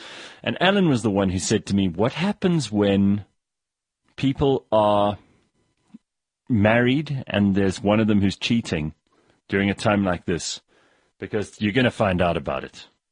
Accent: Dudley, West Midlands, United Kingdom; I'm from Dudley in the UK, and she converted me to an avid listener.

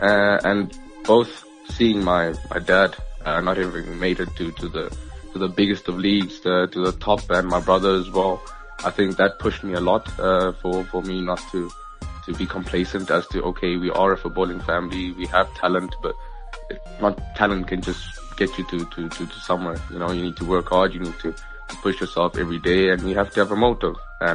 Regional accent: Alexandra, Gauteng, South Africa; I saw it as a way of out of the township, because I grew up in Alexandra. We didn't have much growing up

